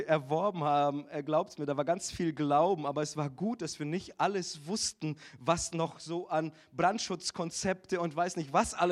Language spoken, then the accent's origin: German; Brazil; German is a second language; now in Germany; ich fühle mich auch als Brasilianer, auch wenn ich schon die Hälfte meines Lebens hier bin.